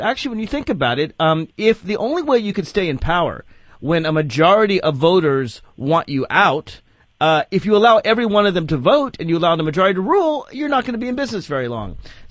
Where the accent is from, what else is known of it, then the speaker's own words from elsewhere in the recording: Virginia, United States; just about a week ago in my home state of Virginia, the Senate in Virginia is split 20-20.